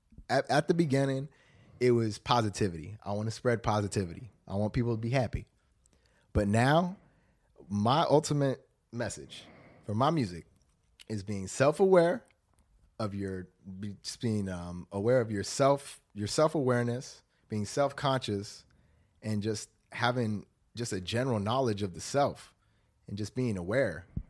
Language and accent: English; Santa Barbara, California, United States; I was born and raised in Santa Barbara.